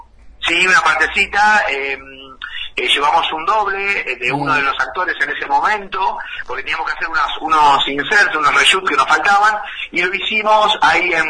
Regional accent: Chivilcoy, Buenos Aires Province, Argentina; soy de Chivilcoy y hace muy poco volví a la ciudad, después de 20 años de vivir en Capital, me compré una casa y bueno, vine para acá, otra vez volví a mi ciudad.

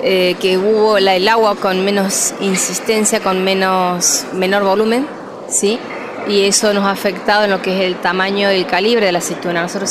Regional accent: Villa Mazán, La Rioja, Argentina; Somos de Villa Mazán, departamento de Arauco, de la provincia de La Rioja.

